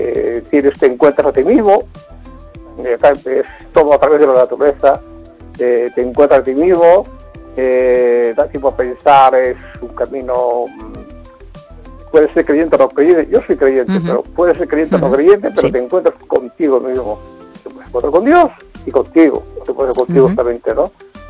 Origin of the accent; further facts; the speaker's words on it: A Coruña, Galicia, Spain; yo soy aquí de Coruña, en Carvalho